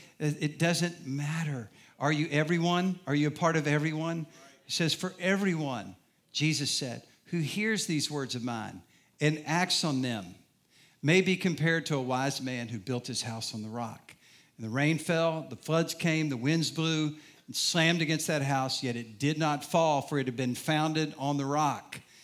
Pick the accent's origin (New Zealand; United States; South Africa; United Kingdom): United States; Southern US; I'm from the South. We're polite in the South, right?